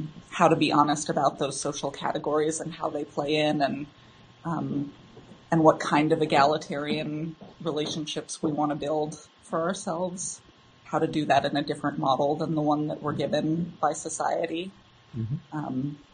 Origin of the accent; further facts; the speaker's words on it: United States; the context that I live in as a U.S. American.